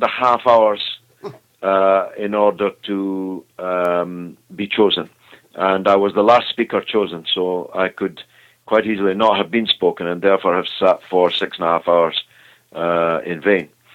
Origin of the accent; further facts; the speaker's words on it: Scotland, United Kingdom; now in London, United Kingdom; as a Scottish MP